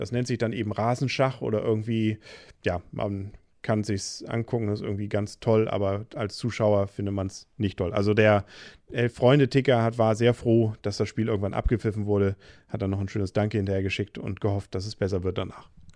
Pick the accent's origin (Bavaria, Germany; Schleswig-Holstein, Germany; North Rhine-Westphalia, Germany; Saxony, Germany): Schleswig-Holstein, Germany; Kiel; Wir als Kieler, da war praktisch ein Kieler.